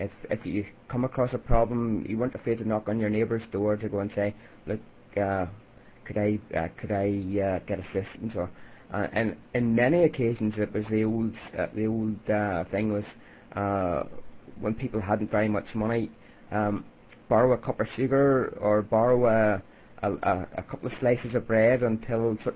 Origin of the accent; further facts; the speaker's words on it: Belfast, Northern Ireland, United Kingdom; in my early days, like growing up in Belfast, especially, it was very much mixed.